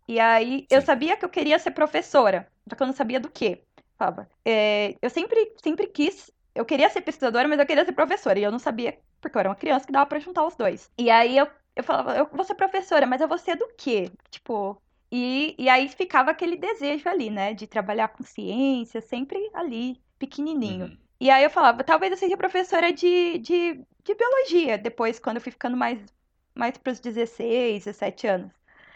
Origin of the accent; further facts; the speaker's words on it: Andradina, São Paulo, Brazil; eu nasci em Andradina, que é uma cidade do estado do interior do estado de São Paulo, que fica no Noroeste Paulista, perto de Araçatuba, um pouquinho longe de Rio Preto, mas também é próximo. E eu cresci nessa cidade.